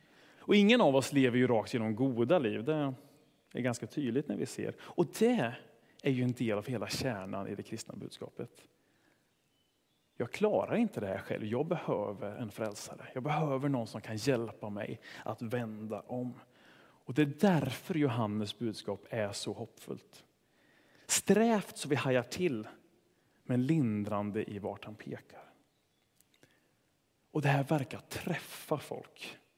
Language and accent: Swedish; Sweden; Vilket kanske kan upplevas lite naket när jag tänker på mig själv som svensk.